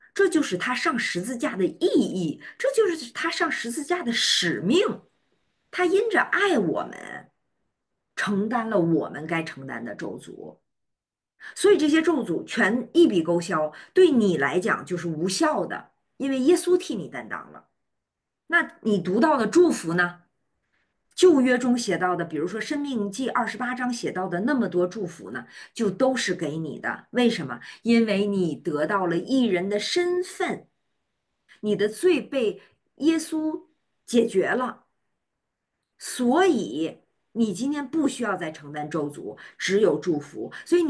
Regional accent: China; 我们中国人买房子，通常你看这个年轻人哈。

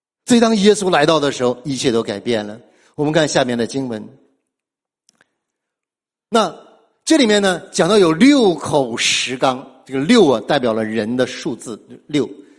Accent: China; 我们中国人就特别喜欢喝酒

